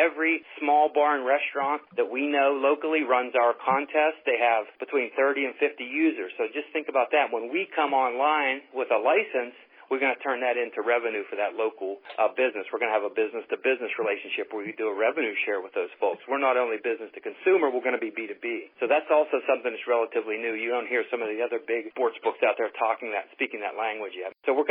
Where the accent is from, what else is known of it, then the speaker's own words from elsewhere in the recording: West Virginia, United States; We used to do West Virginia Mountaineer basketball games because we're from West Virginia.